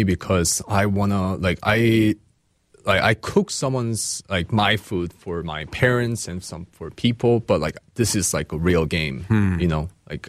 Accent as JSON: {"language": "English", "town": "Seattle", "region": "Washington", "country": "United States", "said": "And then I was going to go back to Seattle. I'm from Seattle, Washington."}